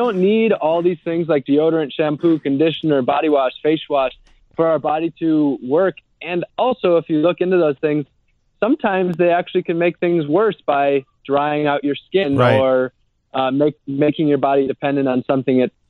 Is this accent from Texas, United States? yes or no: no; Wisconsin, United States; So Cheryl came from a similar background as I did. I'm from Wisconsin, actually.